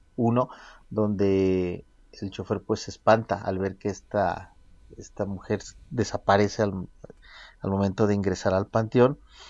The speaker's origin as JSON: {"language": "Spanish", "country": "Mexico", "said": "como somos los mexicanos, ¿no?"}